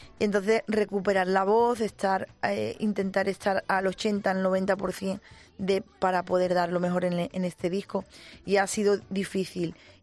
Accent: Andalusia, Spain; verdad que en Andalucía tenemos todos mucha costumbre de, además de celebrar todo, porque somos de feria, somos de Navidad, somos de Semana Santa

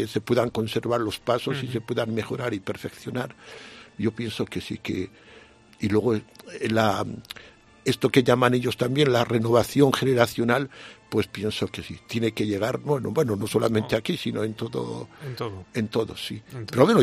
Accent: Sallent de Gállego, Aragon, Spain; y yo o me subía a Sallén, a mi pueblo, pues o me venía aquí a Jaca a verla, ¿no?

